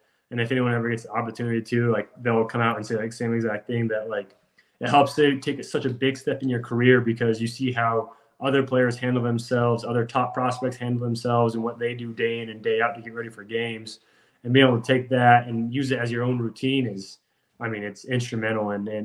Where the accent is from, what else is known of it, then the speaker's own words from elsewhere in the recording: Provo, United States; Yeah, I mean, I'm from Provo, Colorado, a small southern town.